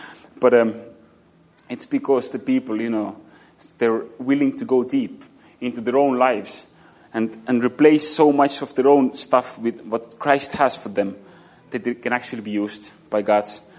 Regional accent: England, United Kingdom; And yeah, it's Amazing Grace Church. We're from England.

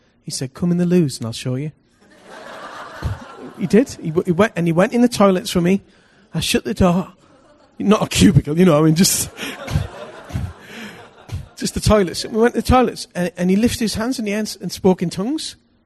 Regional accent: United Kingdom; You know, I'm thoroughly British, I'll have you know.

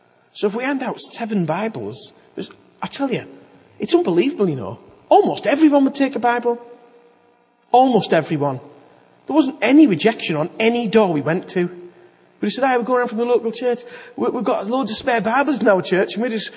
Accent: United Kingdom; I mean, we hate that stuff, don't we? We're British.

